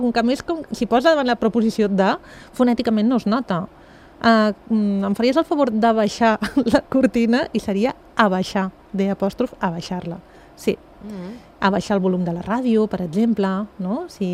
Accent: Sant Quirze, Catalonia, Spain; Llavors fem a Sant Quirze, jo soc de Sant Quirze, ja ho saps

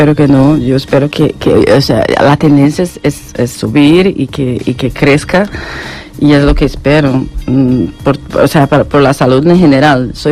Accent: Brazil; now in Barcelona, Spain; soy brasileña, mitad española.

